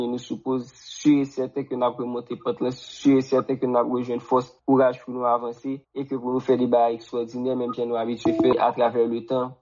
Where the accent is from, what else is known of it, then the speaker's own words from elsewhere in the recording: Haiti; en tant qu'haïtien